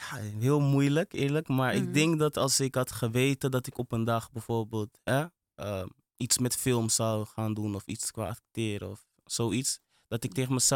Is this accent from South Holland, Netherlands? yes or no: no; Amsterdam, North Holland, Netherlands; ik groeide op in Holendrecht. En ja, Holendrecht heeft wel best wel een imago. Maar het ding is dus, destijds in de Bijlmer, toen ik opgroeide als Afrikaanse jongere